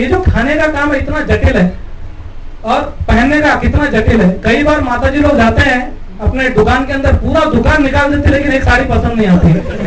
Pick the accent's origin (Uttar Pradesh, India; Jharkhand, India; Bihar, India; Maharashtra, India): Maharashtra, India; Mumbai; जैसे मैं बॉम्बे से हूं